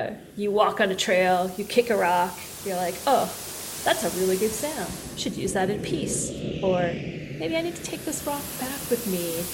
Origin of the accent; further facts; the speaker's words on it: Wisconsin, United States; moved away as an adult; also born or lived in San Francisco; So I grew up in Wisconsin, and I was like, this has been a good place to grow up, but I got to get to a coast.